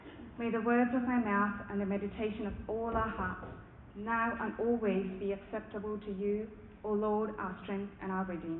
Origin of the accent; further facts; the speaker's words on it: South India, India; English is a second language; Back in my home country in southern India, each Ash Wednesday service, every family receives a piggy bank made from clay.